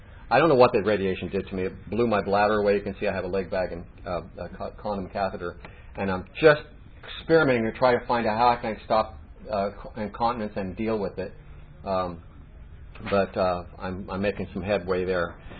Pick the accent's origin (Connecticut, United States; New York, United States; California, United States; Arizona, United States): California, United States; I'm from California.